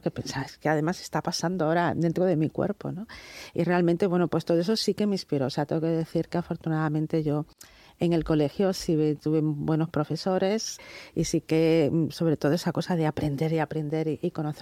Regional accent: Cádiz, Andalusia, Spain; Yo soy de Cádiz y estudié en un colegio de monjas, donde en aquel momento pues solo éramos niñas

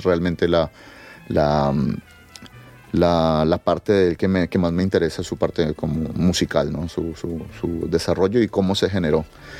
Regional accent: Cali, Valle del Cauca, Colombia; en Cali, de donde soy yo, donde me crié

